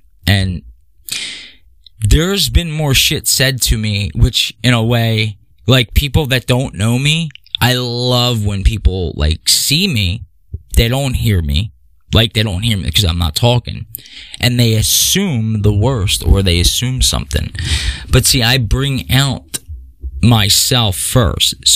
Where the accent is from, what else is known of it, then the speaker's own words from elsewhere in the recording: Philadelphia, Pennsylvania, United States; Born and raised in South Philly and Northeast Philly.